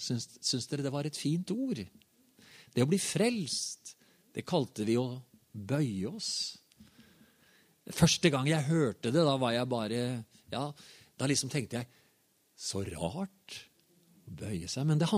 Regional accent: Herøya, Vestfold og Telemark, Norway; Og jeg sitter i ei stue hjemme på Herøya.

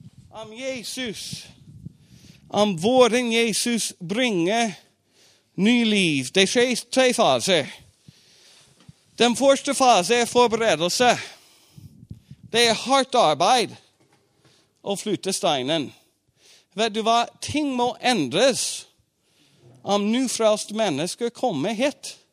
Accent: United States; Swedish is a second language; Jag är en modern man. Och jag är en amerikane.

